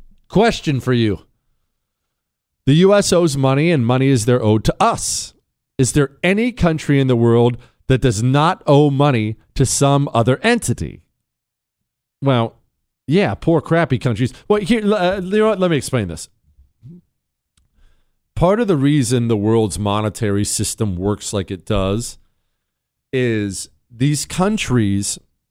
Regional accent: Toronto, Ohio, United States; also born or lived in Steubenville; I was born in Steubenville, Ohio. I grew up in a tiny town called Toronto, Ohio, that is right next to Steubenville, Ohio.

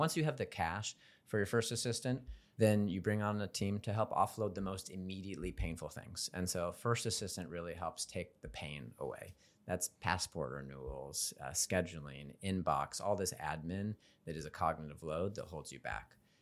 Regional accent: Midwest, United States; I grew up in the Midwest, Midwest boy, parents were farmers.

